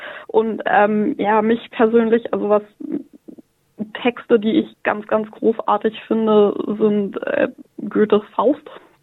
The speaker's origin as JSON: {"language": "German", "region": "Hamburg", "country": "Germany", "lives_now": "Sydney, Australia", "said": "Ich bin aus dem hohen Norden."}